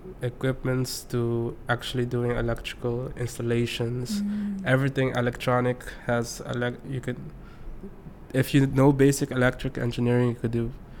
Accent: Aruba; moved away as an adult; now in Netherlands; When I went to school, I was the only one from Aruba, or only like Beterlander there.

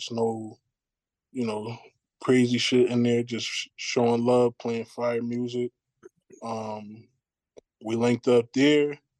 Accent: Connecticut, United States; I'm from Connecticut. Big shout out to the Huskies.

